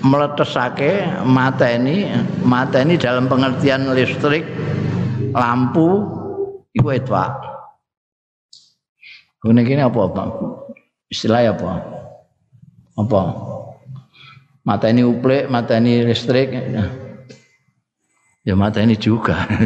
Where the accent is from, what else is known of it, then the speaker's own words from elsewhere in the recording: Java, Indonesia; aku ini orang Jawa sih san.